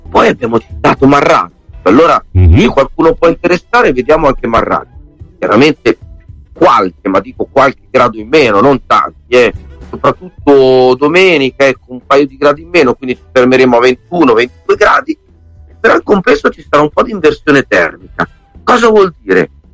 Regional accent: Emilia-Romagna, Italy; Da romagnolo ho visitato almeno.

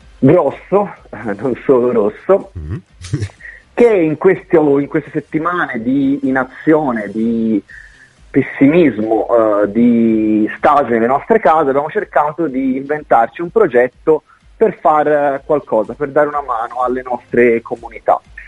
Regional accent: Pontassieve, Tuscany, Italy; Io sono del paese, sono di Pontassieve

